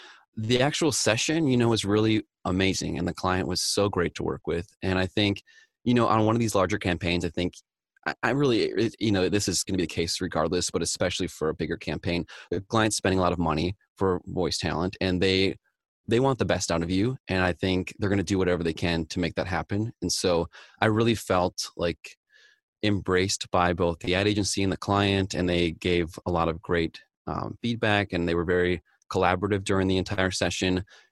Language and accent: English; Eau Claire, Wisconsin, United States; I got cast for a local commercial in my hometown of Eau Claire, Wisconsin.